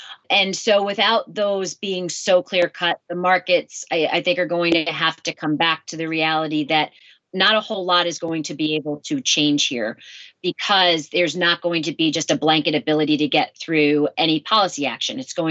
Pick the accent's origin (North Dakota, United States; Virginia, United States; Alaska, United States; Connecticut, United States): Connecticut, United States; also born or lived in New Jersey; So I was born in New Jersey, raised in Connecticut, and still live in Connecticut today.